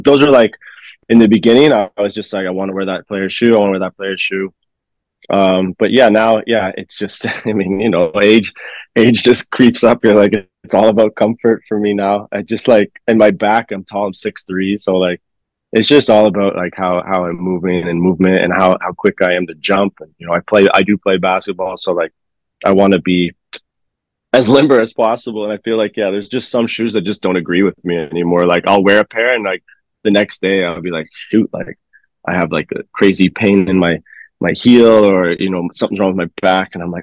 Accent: Calgary, Alberta, Canada; I grew up in Calgary for a little time

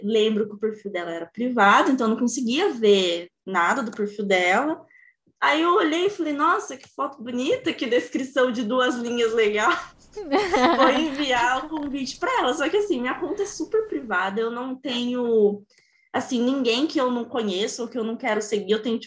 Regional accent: Alagoas, Brazil; now in Campinas, Brazil; Sou alagoana, olha só que contraste.

